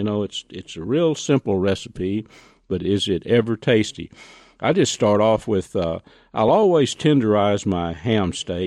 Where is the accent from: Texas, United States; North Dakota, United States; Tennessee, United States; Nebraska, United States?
Texas, United States; Dimple; I've been hunting deer in Texas now since I grew up in Dimple, north of Red River, northern Red River County.